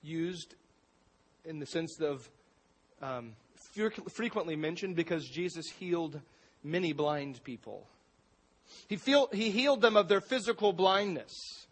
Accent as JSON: {"language": "English", "town": "Astoria", "region": "Oregon", "country": "United States", "tie": "born or raised there", "said": "my hometown, Astoria. I grew up in Astoria, went to Astoria High School, and we were the fishermen."}